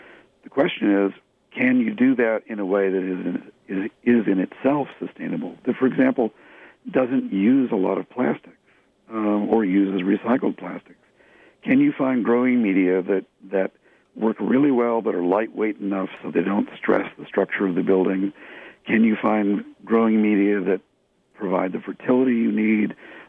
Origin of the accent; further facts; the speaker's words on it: Midwest, United States; Actually, I say it both ways. I'm from the Midwest, too.